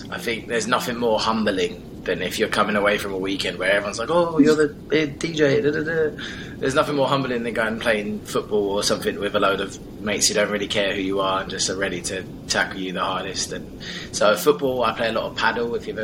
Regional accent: London, United Kingdom; I'm born and raised and right now still in the place where I was born. So, yeah, I love it here because London's quite a crazy city, but where I am, you're just on the outskirts of London.

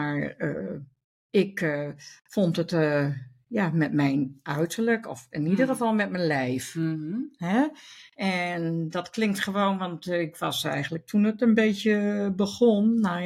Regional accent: Hoogeveen, Drenthe, Netherlands; Hogeveen, ja, ik kom uit Hogeveen.

